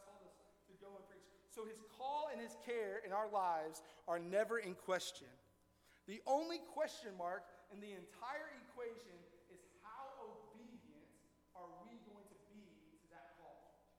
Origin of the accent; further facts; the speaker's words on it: Rio, Indiana, United States; I'm from Rio, which I don't know if you guys know, Rio, Indiana, somewhere before Wayne.